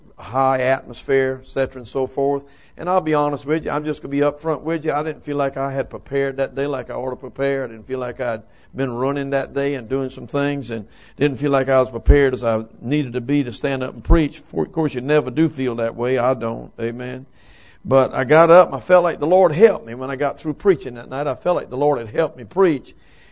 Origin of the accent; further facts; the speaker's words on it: Cottageville, South Carolina, United States; born there; they think I'm from Cottageville. That's where I was born. It's smaller than St. Stephen.